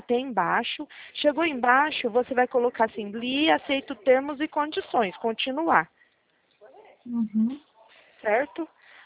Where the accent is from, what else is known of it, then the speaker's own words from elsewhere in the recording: Presidente Prudente, São Paulo, Brazil; Eu sou trabalhadora, eu sou honesta, eu sou de Presidente Prudente. Eu sei que eu falo mais como da cobra, mas eu não tenho nada a esconder. Eu juro para você, sou cristã.